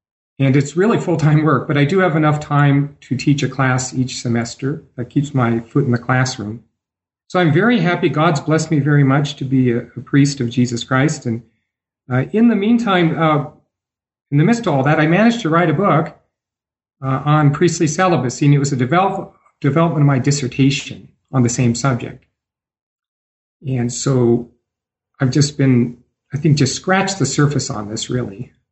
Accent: Idaho, United States; born there; also born or lived in Portugal / Brazil; I am a Catholic priest in the Archdiocese of Denver, and I was born in Idaho, the Gem State.

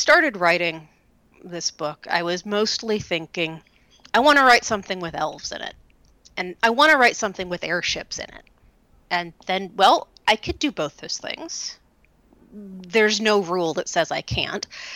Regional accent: Oak Ridge, Tennessee, United States; I grew up in Oak Ridge, Tennessee.

